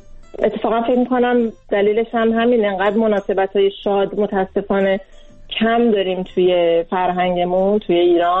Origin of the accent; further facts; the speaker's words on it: Sweden; من در سوئد بزرگ شدم و ما اینجا در سوئد، اینجا سوئد همه چیز برعکس ایرانه